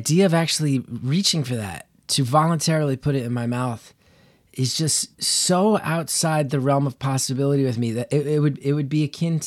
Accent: New Jersey, United States; I am from Northern New Jersey, so I'm not a fool.

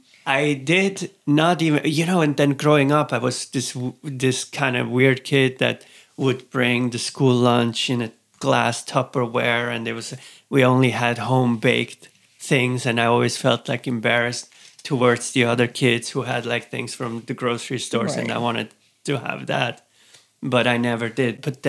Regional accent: Zurich, Switzerland; I grew up in Zurich. I grew up with hippie parents.

